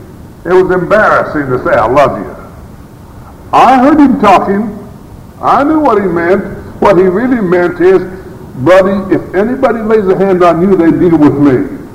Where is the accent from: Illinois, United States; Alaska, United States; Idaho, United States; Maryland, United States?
Idaho, United States; Now, at the same time, I'm growing up in Idaho. My situation is totally different.